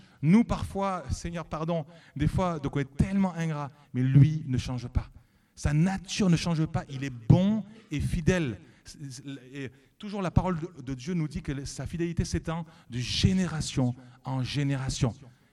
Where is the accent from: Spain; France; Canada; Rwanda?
France; Nîmes, Occitanie; Eh ouais, moi je viens de Nîmes, c'est pour ça.